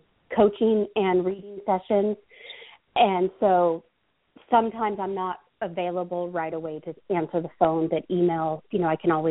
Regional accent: California, United States; I'm from California, but I will go coast to coast.

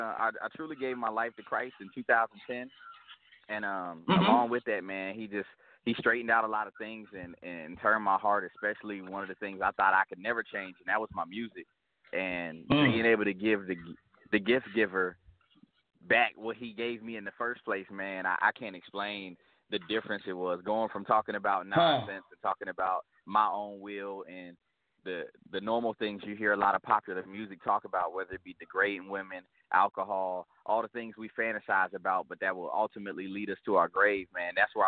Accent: Youngstown, Ohio, United States; I'm originally from Youngstown, Ohio, little city, a little bit in northeast Ohio, you know, so we share the same area code with Akron, 330, so...

